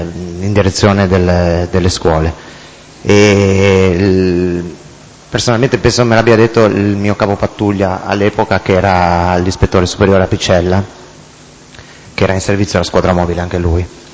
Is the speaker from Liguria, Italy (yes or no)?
yes; Genoa, Liguria, Italy